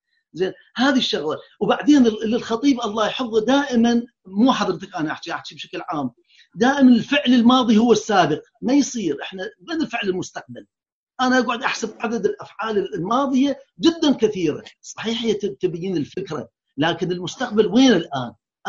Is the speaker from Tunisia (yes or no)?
no; Iraq; اللي كانت عندنا بالعراق أو بالدول مالتنا